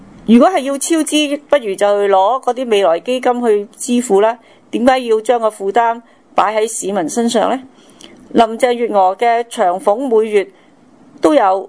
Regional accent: Hong Kong; 我們香港人可不可以合力承擔問題呢？

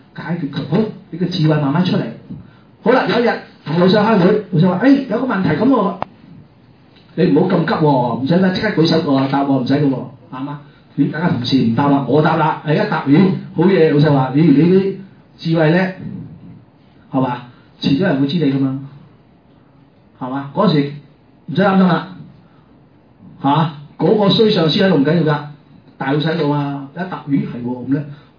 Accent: China; 所以點解我哋中國人講好清楚，富不過三代？

